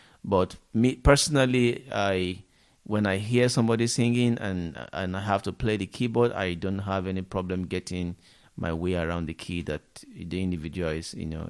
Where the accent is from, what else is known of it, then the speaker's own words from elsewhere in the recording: Nigeria; I'm from Nigeria.